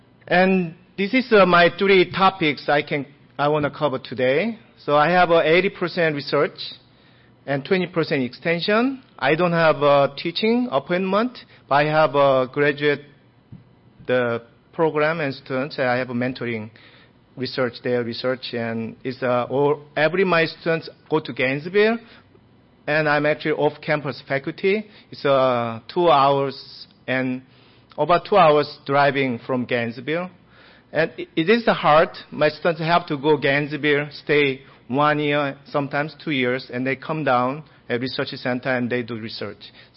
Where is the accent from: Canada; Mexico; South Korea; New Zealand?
South Korea; now in United States; And I'm originally from South Korea.